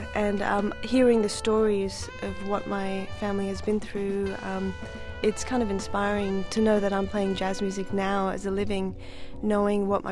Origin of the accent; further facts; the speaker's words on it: Perth, Western Australia, Australia; at the time when we were growing up in Perth, I guess there weren't that many Asian kids in our school.